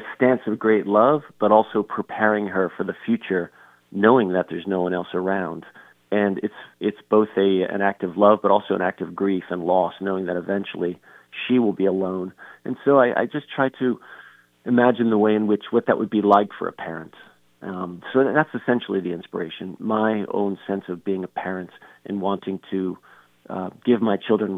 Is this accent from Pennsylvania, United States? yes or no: yes; Pennsylvania, United States; I'm not a survivalist, but growing up in Pennsylvania and doing winter sports, I slept in the snow.